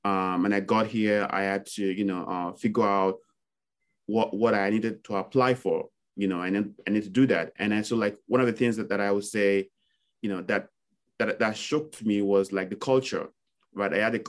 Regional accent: Nigeria; English is a second language; moved away as an adult; now in United States; I am originally Nigerian. I moved to the US about 10 years ago as a refugee. I worked in Nigeria before I moved here

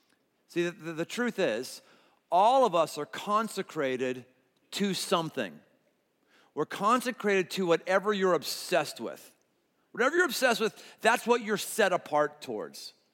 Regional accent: Pittsburgh, Pennsylvania, United States; I've never been a Catholic, but I felt I was a Catholic growing up because I grew up in Pittsburgh.

